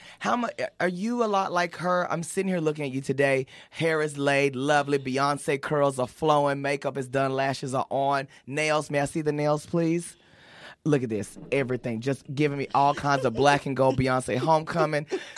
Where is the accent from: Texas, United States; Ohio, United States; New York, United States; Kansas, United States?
Texas, United States; Paris; I'm country. I'm from Paris, Texas, originally. I know the sound of popping biscuits.